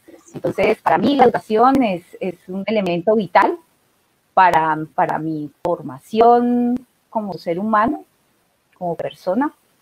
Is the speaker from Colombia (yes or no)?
yes; Colombia; es que el tema de la etnoeducación es un tema demasiado importante para el reconocimiento de nosotros como colombianos